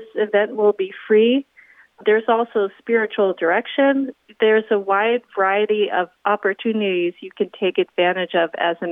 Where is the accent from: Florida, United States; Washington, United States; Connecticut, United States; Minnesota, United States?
Connecticut, United States; got to meet people from my hometown in Connecticut